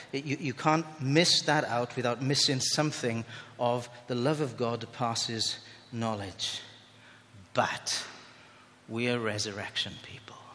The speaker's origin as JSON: {"language": "English", "country": "United Kingdom", "said": "Oh, we don't do that, we're British."}